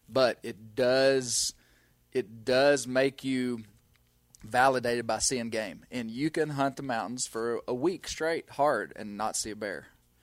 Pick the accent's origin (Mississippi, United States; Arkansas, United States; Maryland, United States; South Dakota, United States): Arkansas, United States; Mena; And so growing up in Mena, I saw my first bear in the back of a pickup truck in 1990.